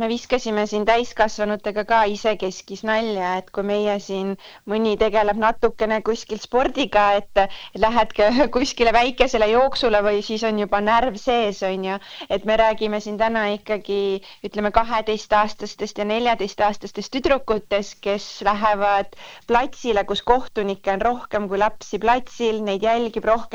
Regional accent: Saare County, Estonia; me räägime, et me oleme väikeselt Saaremaalt

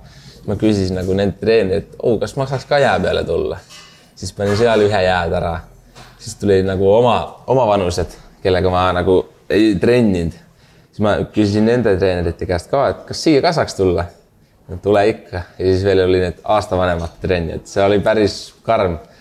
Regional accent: Saare County, Estonia; now in Finland

